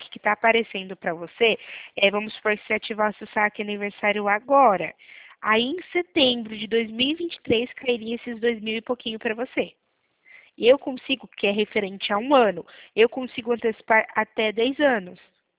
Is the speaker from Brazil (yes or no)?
yes; Limeira, São Paulo, Brazil; Eu sou aqui de Limeira.